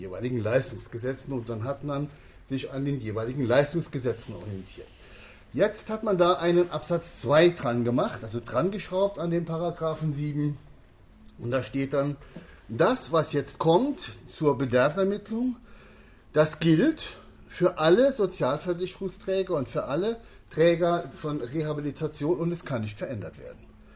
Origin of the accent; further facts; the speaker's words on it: Rhineland-Palatinate, Germany; Da können Sie die Burg Manderscheid in der Eifel sehen, unten die Mosel. Das ist die Gegend, wo ich herkomme.